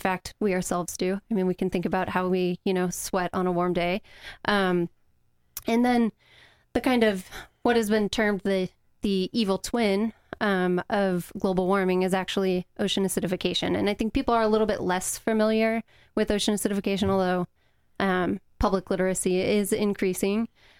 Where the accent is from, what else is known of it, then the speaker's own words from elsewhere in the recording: Ohio, United States; Well, so I'm actually from the Midwest. I'm from Ohio